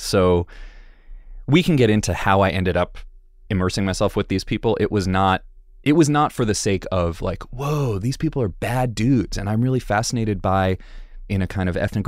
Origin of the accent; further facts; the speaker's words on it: Connecticut, United States; I grew up in the Connecticut suburbs. There's nothing very interesting about the Connecticut suburbs.